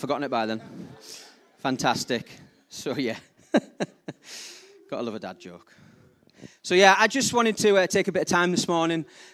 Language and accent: English; North East England, United Kingdom; accent: Geordie; I apologise if I start talking too fast and you can't understand my slightly Geordie accent.